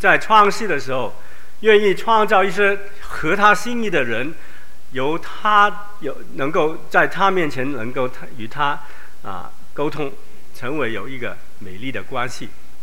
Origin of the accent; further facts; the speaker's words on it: China; 我们中国人非常有趣的这个教育的层次